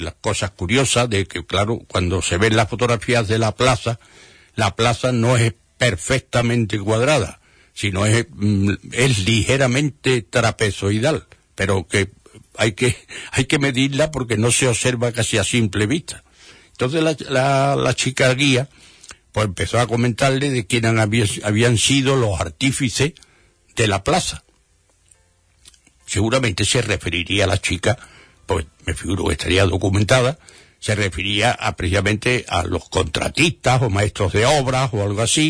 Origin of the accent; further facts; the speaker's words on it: Andalusia, Spain; se lo digo porque es que ese señor nació en mi tierra, en Huelva